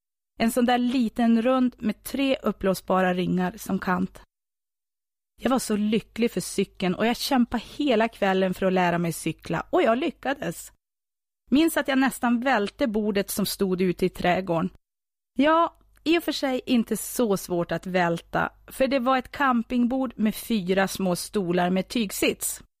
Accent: Skorped, Västernorrland County, Sweden; Jag är född och uppvuxen i Skorped, en by 5 mil väster om Örnsköldsvik.

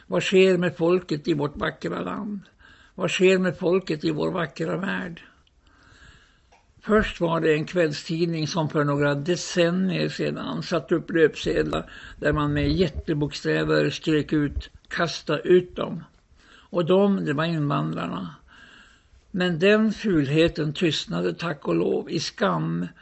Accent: Västernorrland County, Sweden; Men jag tycker nog att min hembygd ligger mitt i skogen. Norr om Skuleskogen, söder om Västerbotten.

